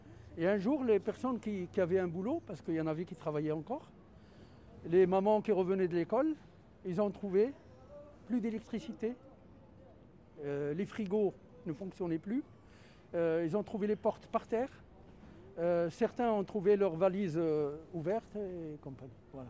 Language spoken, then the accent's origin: French; Morocco; now in France; Moi, je viens du Maroc.